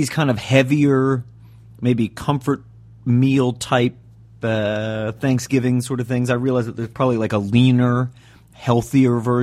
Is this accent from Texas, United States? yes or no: no; Pennsylvania, United States; we grew up in Berks County. One of the neighboring counties to Berks is Lancaster, and Lebanon as well.